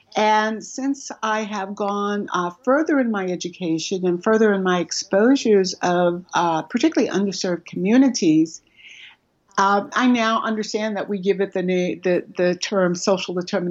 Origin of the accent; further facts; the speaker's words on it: San Antonio, Texas, United States; I am from San Antonio, Texas, so this is where I live, born and bred here, so very, very much a part of the community here.